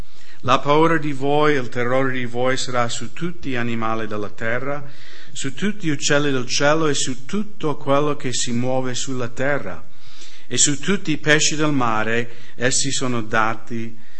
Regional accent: Seattle, Washington, United States; Italian is a second language; io vengo da Seattle, nel nord-ovest degli Stati Uniti, un posto un po' come l'Austria, solo che molto meno abitato dell'Austria, pieno di boschi.

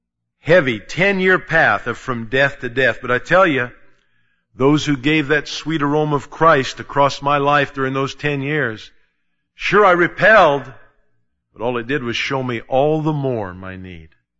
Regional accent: Indianapolis, Indiana, United States; born there; I was born in Indianapolis, Indiana.

